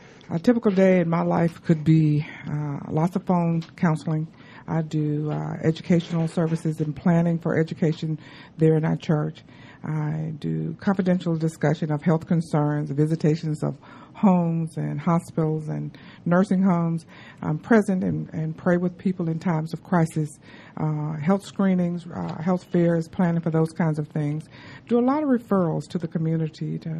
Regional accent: Mississippi, United States; moved away as an adult; I was born and raised in Mississippi. I moved to Georgia in 1986

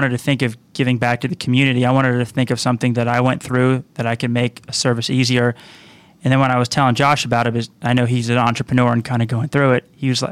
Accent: Georgia, United States; also born or lived in Philadelphia; I can think of myself as a Georgia boy. I've been here almost my entire life. I was born up north in Philadelphia. But we moved down when I was one

